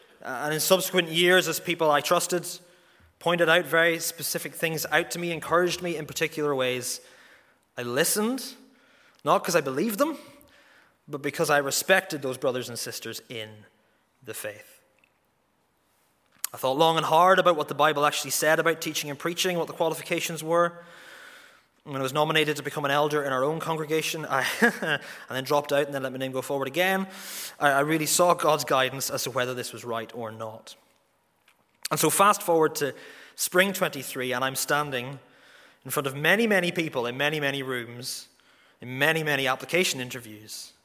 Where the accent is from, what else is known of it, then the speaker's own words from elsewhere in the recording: Northern Ireland, United Kingdom; We're Northern Irish, so you'll have gone, no.